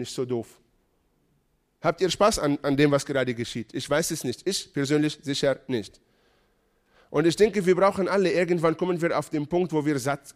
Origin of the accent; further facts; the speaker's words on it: Israel; Halleluja, ich komme aus Israel.